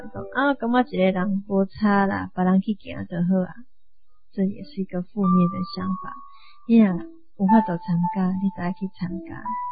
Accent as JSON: {"language": "Chinese", "country": "Taiwan", "said": "这就是我们台湾人的重要性，这也是我们台湾人的责任"}